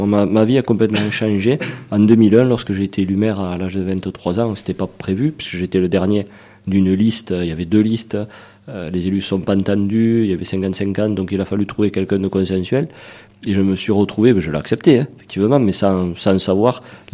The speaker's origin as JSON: {"language": "French", "town": "Narbonne", "region": "Occitanie", "country": "France", "tie": "born there", "said": "Je suis né à Narbonne."}